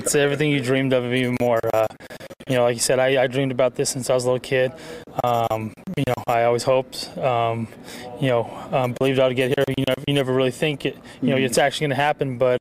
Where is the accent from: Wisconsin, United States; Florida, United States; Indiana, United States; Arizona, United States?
Arizona, United States; I got a chance to play actually in front of my hometown fans here and family in Arizona, who was my debut.